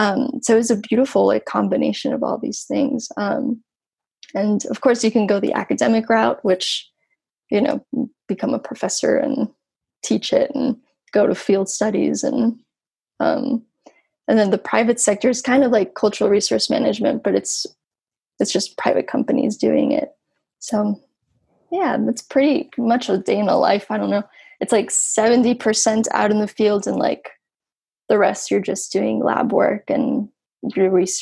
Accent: Mexico; now in United States; what I see in the States and what I see like growing up in Mexico.

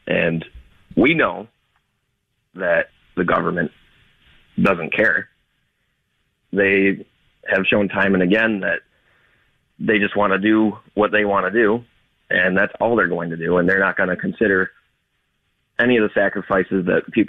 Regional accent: Canajoharie, New York, United States; From Canajoharie.

